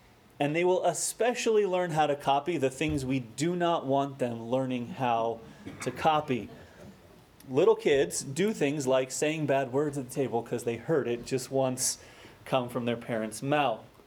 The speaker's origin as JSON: {"language": "English", "region": "Minnesota", "country": "United States", "accent": "Minnesotan", "said": "I've trained myself out of my Minnesotan accent in graduate school"}